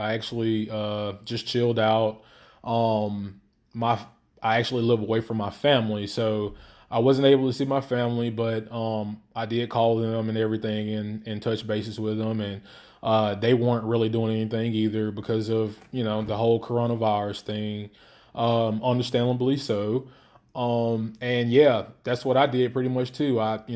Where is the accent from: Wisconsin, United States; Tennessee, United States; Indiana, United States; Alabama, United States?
Alabama, United States; I'm Alabama native. I'm from Alabama. I stay in Alabama.